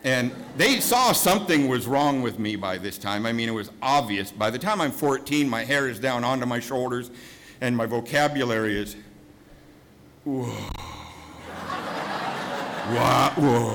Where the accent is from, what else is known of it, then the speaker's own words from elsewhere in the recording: Seattle, Washington, United States; also born or lived in Helena, United States / Southeast Asia; We lived in Seattle by this time. I was born in Helena, Montana, spent most of my childhood in Southeast Asia. And then by this time, I got to Seattle when I was 10.